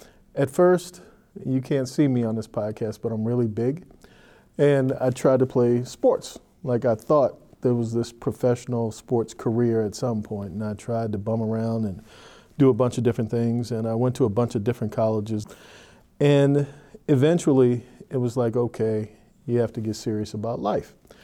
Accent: Annapolis, Maryland, United States; I grew up in Annapolis, Maryland, and from as long as I can remember, my mother was a school teacher

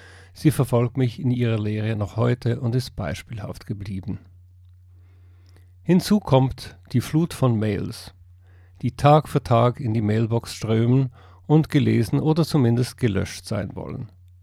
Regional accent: Zurich, Switzerland; Als Zürcher habe ich gesagt

